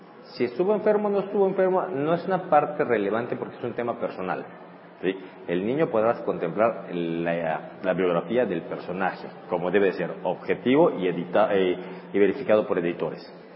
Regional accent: Yucatán, Mexico; sobre todo siendo yucateco

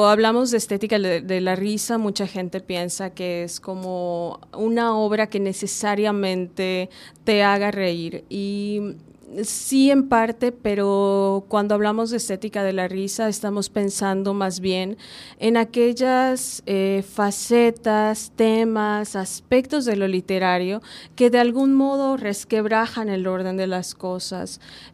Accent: Mérida, Yucatán, Mexico; Sí, bueno, todas somos de aquí, de Mérida, Yucatán

